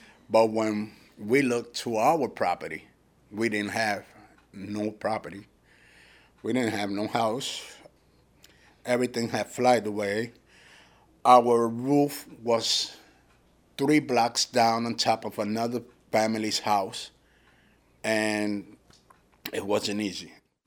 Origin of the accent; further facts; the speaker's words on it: Toa Baja, Puerto Rico; I come from Puerto Rico, and my place of origin is Toabaja, where the eye of the hurricane went through.